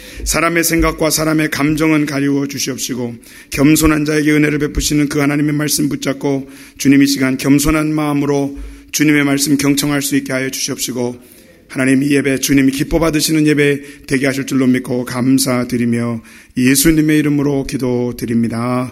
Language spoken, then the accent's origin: Korean; South Korea; now in United States; 저는 한국 사람입니다. 그러나 또 미국 사람입니다.